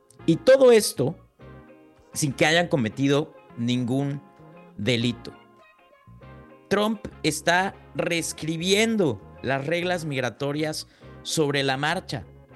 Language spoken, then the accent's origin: Spanish; Mexico; pero también como mexicanos